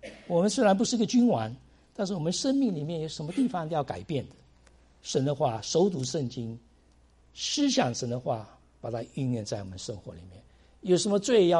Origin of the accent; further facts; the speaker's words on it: China; now in United States; 我们从大陆来美国也是拿了一个皮箱